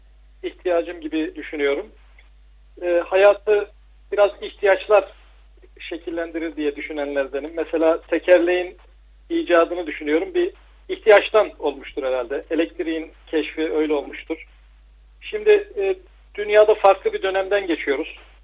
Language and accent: Turkish; Adana, Turkey; İki çocuğumuz var. Adanlıyım.